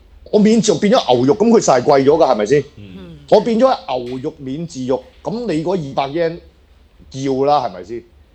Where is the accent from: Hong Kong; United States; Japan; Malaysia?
Hong Kong; 即係如果我作為香港人。